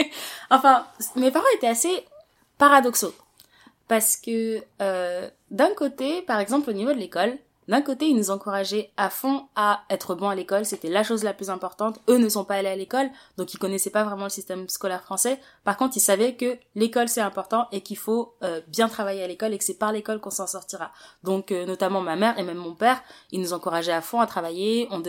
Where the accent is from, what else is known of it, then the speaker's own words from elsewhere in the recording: Paris, Île-de-France, France; le nom de famille le plus courant au Sénégal. J'ai 23 ans et j'ai grandi à Paris. Je suis née, j'ai grandi à Paris dans une grande famille